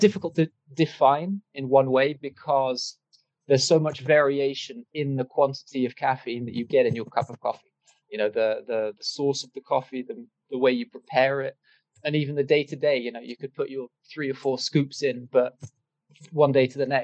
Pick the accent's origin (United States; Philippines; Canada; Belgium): Belgium; moved away as an adult; now in United Kingdom; So I was born and raised in Belgium, ended up going to the UK for my undergraduates